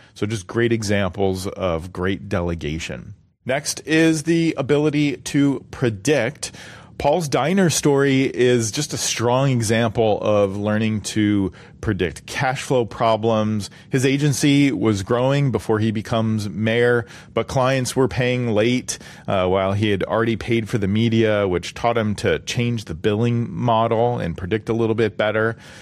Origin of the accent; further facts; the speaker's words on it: Philadelphia, Pennsylvania, United States; Or maybe Gritty. I'm from Philadelphia.